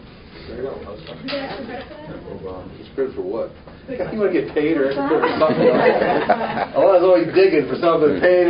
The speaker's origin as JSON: {"language": "English", "town": "Fort Lauderdale", "region": "Florida", "country": "United States", "tie": "born or raised there", "said": "I grew up in Fort Lauderdale, so I'm not."}